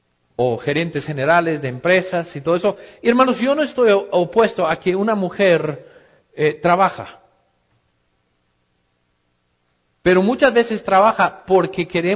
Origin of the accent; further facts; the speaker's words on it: United States; Allá en mi país, en los Estados Unidos